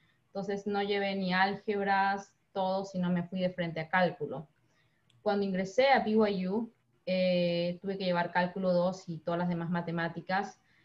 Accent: Peru; moved away as an adult; now in United States; toda mi historia se remontó en el año 2011 cuando yo soy originalmente de Perú. Entonces decidí venir a los Estados Unidos para aprender inglés

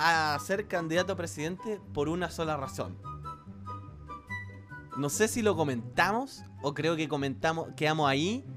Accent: Recoleta, Santiago Metropolitan Region, Chile; Nosotros claro, somos de Recoleta Sur.

